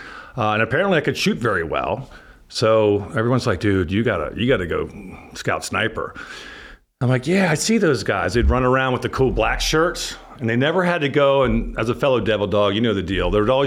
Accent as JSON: {"language": "English", "town": "Gaithersburg", "region": "Maryland", "country": "United States", "tie": "born or raised there", "said": "I grew up in Gaithersburg, Maryland. So, you know, if you're not familiar, it's about 20 miles north of D.C."}